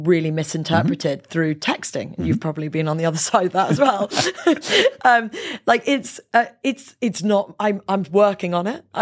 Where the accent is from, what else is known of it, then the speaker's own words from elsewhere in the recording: England, United Kingdom; as English people